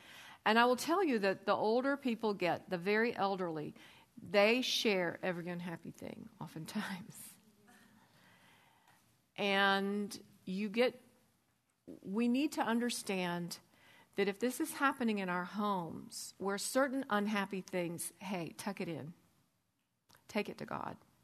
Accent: Montana, United States; I'll never forget growing up in Montana when I was tiny.

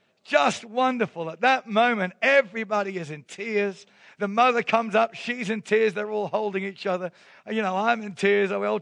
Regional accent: South East England, United Kingdom; I come from Surrey. I come from the south of England where we speak the Queen's English.

